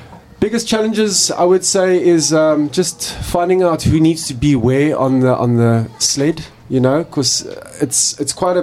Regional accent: Durban, KwaZulu-Natal, South Africa; I'm originally a Natal boy, born and bred in Pangeni in Durban.

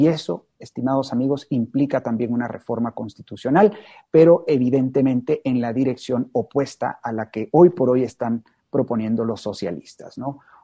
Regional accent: Guatemala; Ya somos muchos guatemaltecos que estamos trabajando en este gran proyecto histórico, histórico para Guatemala

